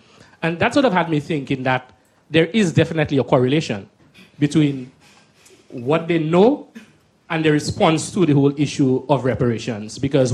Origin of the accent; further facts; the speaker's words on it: St. Lucia; By the way, I'm from St. Lucia, one of the few countries that can claim to be both Anglophone and Francophone